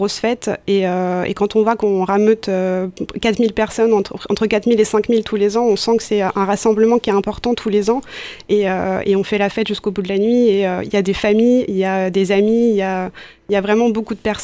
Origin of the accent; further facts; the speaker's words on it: Nancy, Grand Est, France; now in Tours, France; moi je viens de l'est de la France, de Nancy